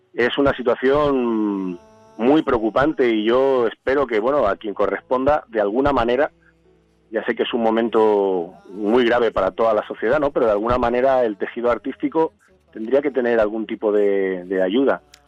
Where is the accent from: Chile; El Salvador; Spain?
Spain; Santa Coloma de Gramenet, Catalonia; Soy de Santa Coloma y Gramanet, nació en el ambulatorio de la calle Mayor. Soy un pata negra colomense.